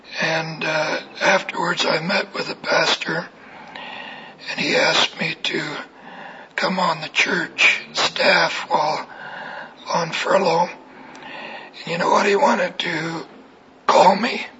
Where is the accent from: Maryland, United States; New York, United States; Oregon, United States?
Oregon, United States; Salem; That's just north of California. And Salem is my hometown. I was born there many years ago.